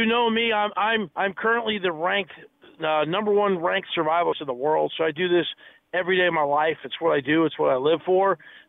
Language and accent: English; New Jersey, United States; I see them every day of my life. They don't understand I'm from Jersey.